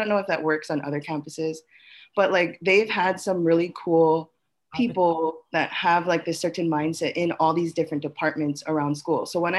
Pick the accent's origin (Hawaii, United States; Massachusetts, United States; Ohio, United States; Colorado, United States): Hawaii, United States; Like, I grew up in Oahu. I grew up in, like, the housing.